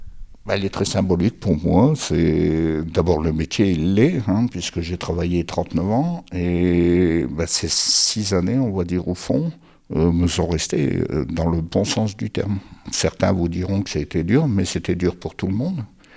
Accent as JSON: {"language": "French", "town": "Billy-Montigny", "region": "Hauts-de-France", "country": "France", "tie": "born there", "said": "je suis né à Billy-Montigny, au pied du Terry, au 35 rue de Chartres exactement, face à la petite place. Et de toute la famille, on est d'origine minière"}